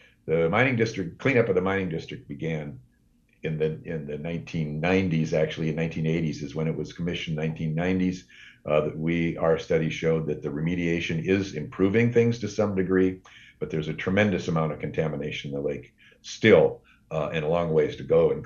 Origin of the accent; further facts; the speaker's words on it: Montana, United States; one of the places that I grew up in Montana